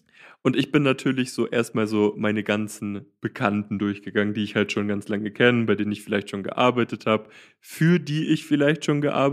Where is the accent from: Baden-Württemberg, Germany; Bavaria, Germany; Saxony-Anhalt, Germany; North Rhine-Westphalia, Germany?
Bavaria, Germany; Kempten; wir haben das in der achten Klasse gemacht und dann waren wir im Technologiezentrum bei uns in Kempten